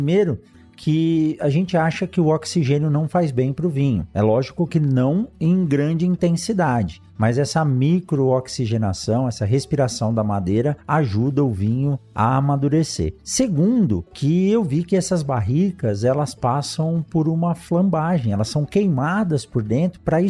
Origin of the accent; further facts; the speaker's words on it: São Paulo, Brazil; also born or lived in Botucatu; eu sou de São Paulo, nasci em São Paulo, morei em Botucatu, do lado de Piracicaba